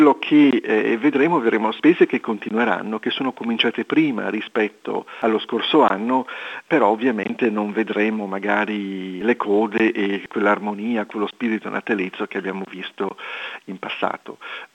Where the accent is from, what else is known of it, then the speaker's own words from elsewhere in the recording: Liguria, Italy; individualmente da ligure dico evviva